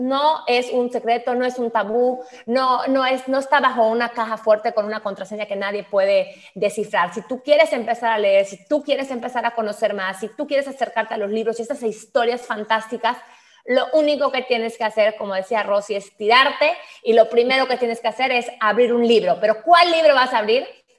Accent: Mexico

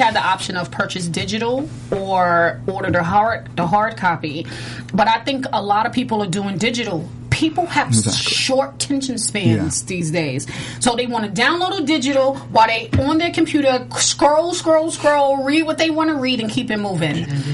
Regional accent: Queens, New York, United States; Me too. Yeah. I'm from Queens.

